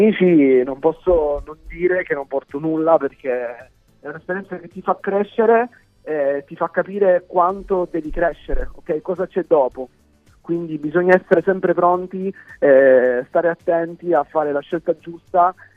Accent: Catania, Sicily, Italy; Adesso sono in provincia di Catania, nella mia terra.

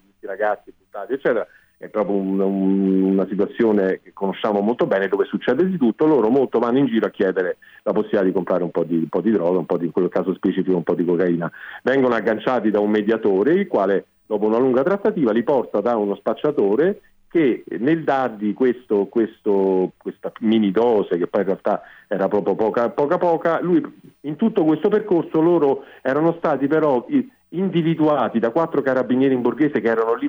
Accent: Rome, Lazio, Italy; Sì, sono romano.

